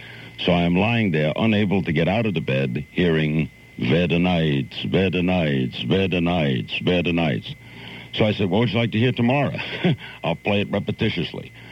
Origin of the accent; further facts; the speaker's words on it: Brooklyn, New York, United States; I'm a kid from Brooklyn. What girl ever called a kid from Brooklyn?